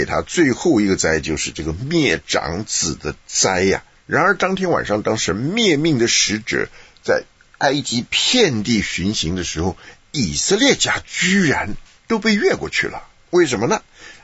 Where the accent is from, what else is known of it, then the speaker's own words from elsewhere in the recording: China; 但我们中国人讲的纪念都是纪念以前的事情